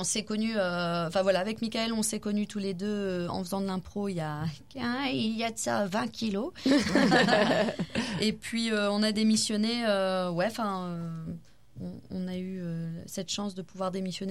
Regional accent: Hauts-de-France, France; Oui, et puis en tant que Nordiste, c'est quand même un peu la consécration, quoi.

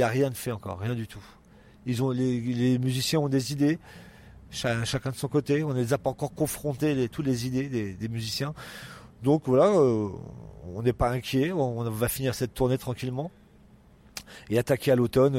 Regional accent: Brittany, France; parce que on avait des affinités avec la Bretagne, je suis de Bretagne

